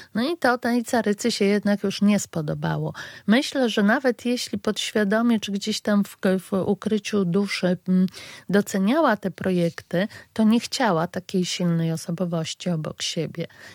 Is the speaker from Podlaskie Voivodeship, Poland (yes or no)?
yes; Podlaskie Voivodeship, Poland; bo ja też jestem z Podlasia i teraz mieszkam tutaj.